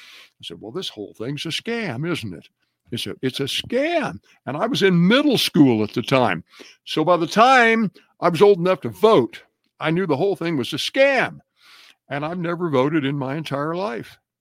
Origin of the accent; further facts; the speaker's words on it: Ohio, United States; And I remember Nixon came to my hometown in Ohio, town of about 30,000 in southern Ohio.